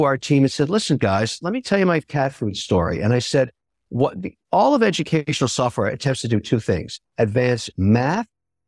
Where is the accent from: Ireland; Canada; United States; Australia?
Canada; I'm a Canadian, I'm 51%.